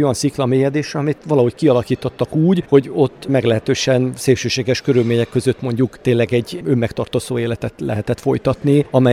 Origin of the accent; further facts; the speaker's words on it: Sopron, Győr-Moson-Sopron, Hungary; born there; az én szülővárosomra Sopronra gondolok